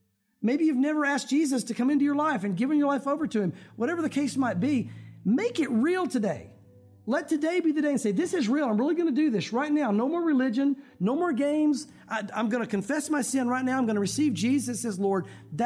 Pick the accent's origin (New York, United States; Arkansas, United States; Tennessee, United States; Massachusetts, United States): Tennessee, United States; Knoxville; I grew up in Tennessee. Spent most of my life in Knoxville.